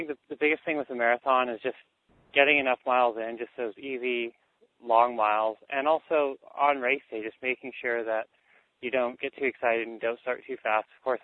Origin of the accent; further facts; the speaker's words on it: Vancouver, British Columbia, Canada; I grew up in Vancouver, so it was just a short drive down to Seattle